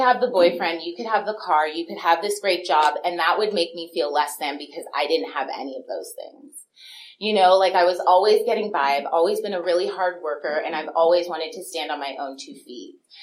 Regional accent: Los Angeles, California, United States; Because I grew up in Los Angeles, and, like, drinking and driving is, it's not a part of the culture.

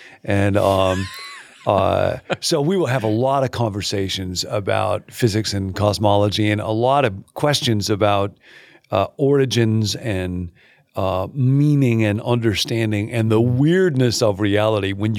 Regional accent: Rockford, Illinois, United States; So it was a, I think relatively typical childhood, and I enjoyed growing up in Rockford a ton.

